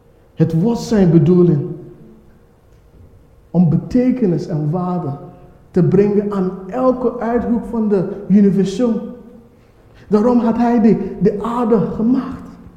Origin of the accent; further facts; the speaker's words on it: Ghana; Dutch is a second language; also born or lived in England; als ik hier vergelijk met Ghana, waar ik vandaan kom, het is perfect hier.